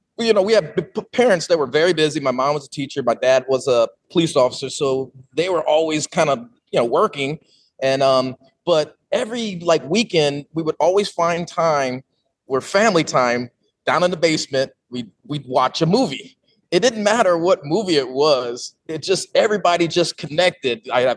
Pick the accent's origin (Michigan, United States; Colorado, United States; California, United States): California, United States; because I'm originally from the Bay, and that's where we were making all of our other films.